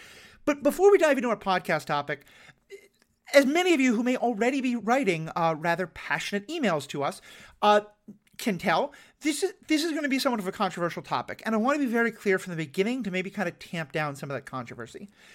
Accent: New York, United States; even though I'm from New York

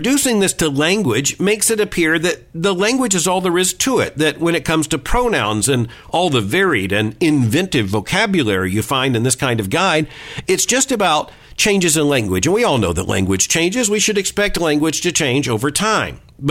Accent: the South, United States; As a Southerner, I just have to find some satisfaction that there in upstate New York, Cornell University is saying that y'all is now a preferred terminology.

